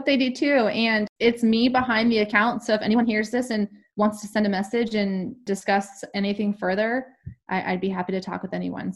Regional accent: California, United States; And I'm also from California, and that's the state flower.

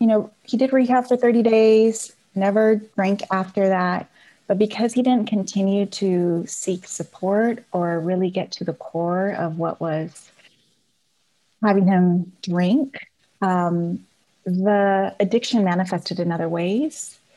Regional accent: Napa, California, United States; I was born and raised in Napa.

